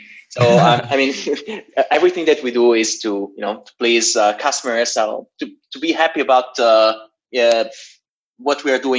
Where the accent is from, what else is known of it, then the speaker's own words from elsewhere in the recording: Genoa, Liguria, Italy; moved away as an adult; now in London, United Kingdom; start working for a military project of telecommunications in my hometown in Genoa, in Italy.